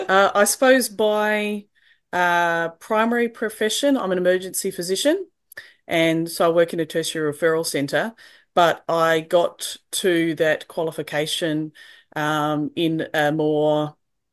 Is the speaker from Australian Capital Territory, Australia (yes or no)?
no; Tasmania, Australia; I'm from Tasmania